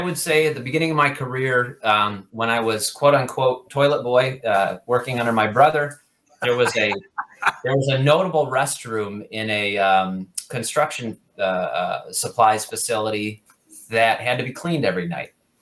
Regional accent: Traverse City, Michigan, United States; I was born in Traverse City, Michigan.

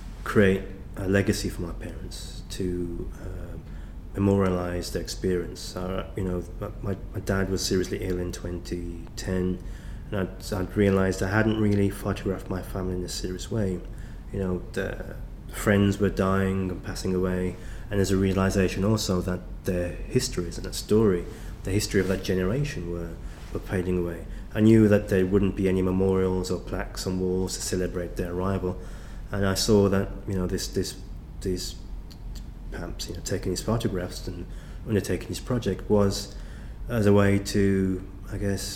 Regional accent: United Kingdom; I was British, I'm British. And as much as I might have lauded and championed my Jamaican identity, legally and in other, you know, other forms, obviously I'm English, British.

